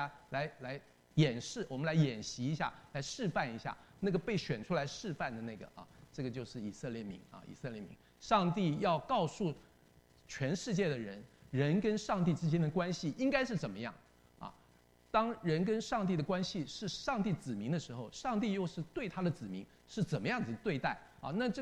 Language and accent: Chinese; China; 就是说我们是中国人，我们为什么要读外国的历史呢